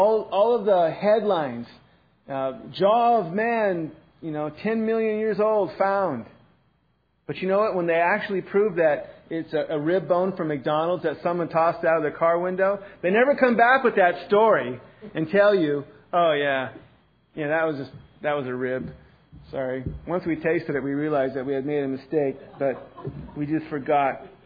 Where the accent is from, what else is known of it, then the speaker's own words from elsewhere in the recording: Ireland; And I don't know, maybe it's because I'm Irish. I never feel that way.